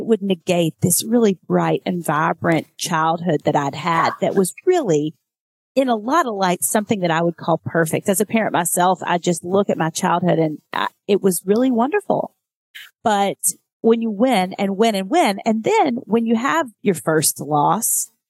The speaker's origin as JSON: {"language": "English", "region": "Kentucky", "country": "United States", "tie": "born or raised there", "said": "So I leave this tiny town and then I'm on national TV doing Miss America and I'm Miss Kentucky"}